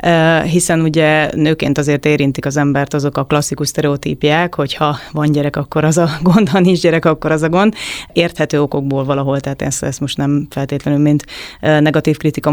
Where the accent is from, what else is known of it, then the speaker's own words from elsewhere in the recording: Great Hungarian Plain, Hungary; Én az Alföldön születtem, vidéken, egy tanyán nőttem fel, és ugye nagyon sokat voltam a természetben, nagyon sok állatunk volt.